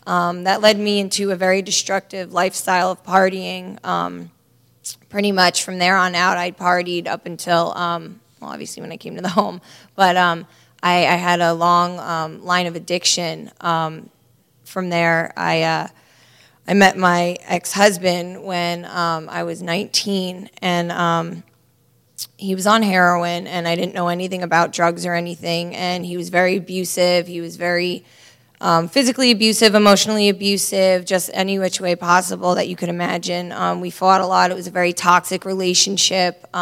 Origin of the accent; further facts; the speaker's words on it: East Brunswick, New Jersey, United States; I'm 26 years old, and I'm from East Brunswick, New Jersey.